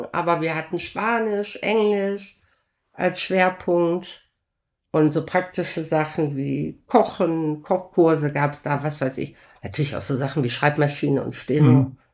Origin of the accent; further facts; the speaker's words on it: Essen, North Rhine-Westphalia, Germany; Ja, ich bin ja in Fischlaken groß geworden und wir hatten eine super Kindheit. Da waren wahnsinnig viele Kinder in meinem Alter in der Straße am Hüning. Da war ja die Zechensiedlung, da gab es jede Menge Kinder.